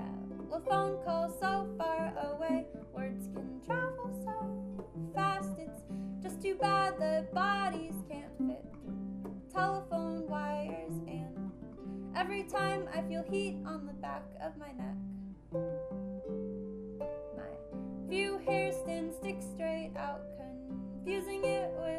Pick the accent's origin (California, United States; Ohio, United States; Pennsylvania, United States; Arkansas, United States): California, United States; Santa Barbara; now in Tennessee, United States; This is my brother Josh. We're … from Santa Barbara, California, and we're here in Tennessee. We've never been to Tennessee before.